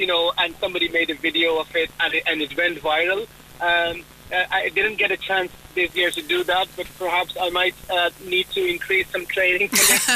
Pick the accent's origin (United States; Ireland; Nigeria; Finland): Ireland; So for us, it's celebrating our dual identities, being Muslim but also being Irish at the same time.